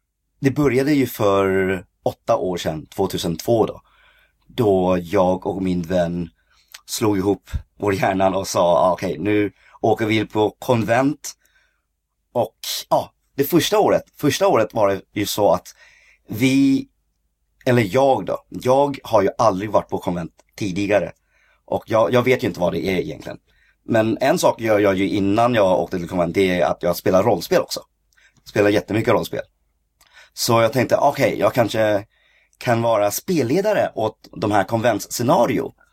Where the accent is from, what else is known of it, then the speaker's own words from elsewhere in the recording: Sweden; also born or lived in China; familj flyttade till Sverige när jag var väldigt liten, väldigt ung, precis. Så man kan väl säga att jag är uppvuxen här i Sverige då. Jag kom hit för när jag var 3 månader gammal. Och det är väldigt speciellt att vara en kines i Sverige.